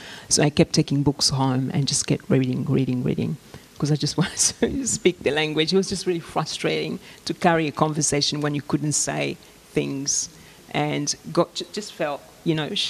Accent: Queensland, Australia; Well, I think Queensland and where we were from

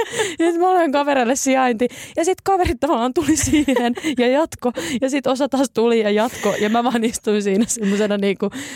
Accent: Helsinki, Uusimaa, Finland; koska mä oon helsinkiläinen milleniaali

